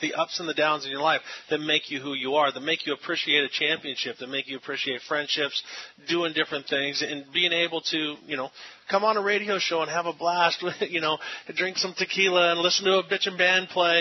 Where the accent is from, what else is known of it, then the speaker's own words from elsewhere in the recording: San Diego, California, United States; Well, see, I grew up in San Diego.